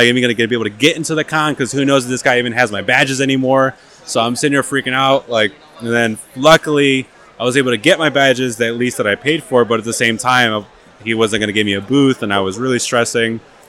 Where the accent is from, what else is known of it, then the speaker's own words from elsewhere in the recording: Chicago, Illinois, United States; Transportation to get my stuff too, because I'm from Chicago and New York it's quite a bit away.